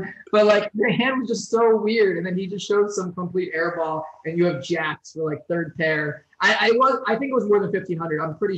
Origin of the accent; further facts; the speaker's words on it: New Jersey, United States; born there; And it, ironically, I was born in Jersey.